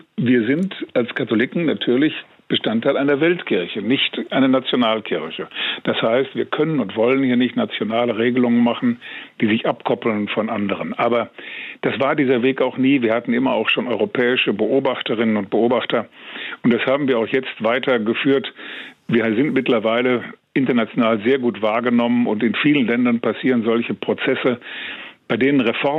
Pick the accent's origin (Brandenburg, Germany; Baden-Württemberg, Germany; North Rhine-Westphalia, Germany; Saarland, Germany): North Rhine-Westphalia, Germany; Münster; in meiner Heimatstadt Münster hier, wunderbar.